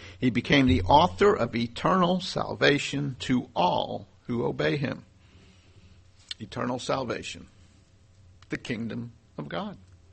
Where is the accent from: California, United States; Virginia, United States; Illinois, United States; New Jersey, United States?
New Jersey, United States; I'm originally from New Jersey, and of course, in the New York newspapers, there were always stories about the mafia when I was back there growing up.